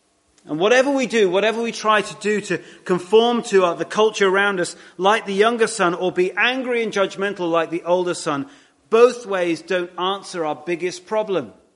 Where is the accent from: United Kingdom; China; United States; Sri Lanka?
United Kingdom; We all acknowledge that, of God's initiating love in our heart, in our lives. It is humbling, isn't it? But at the same time, we all, again, we're British, so we're not smiling much